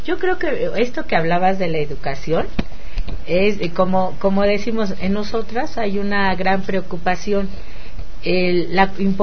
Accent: Álvaro Obregón, Mexico City, Mexico; Yo provengo de Álvaro Obregón y bueno, ahí es barranca tras barranca.

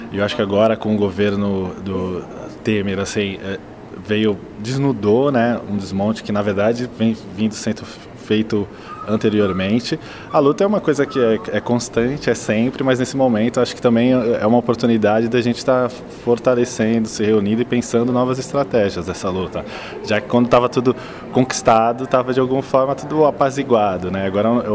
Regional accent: Santos, São Paulo, Brazil; eu sou acompanhante terapêutico, psicólogo, sou de Santos

